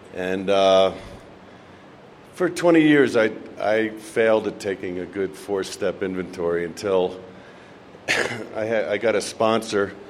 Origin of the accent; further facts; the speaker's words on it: Santa Fe, New Mexico, United States; I'm an alcoholic from Santa Fe.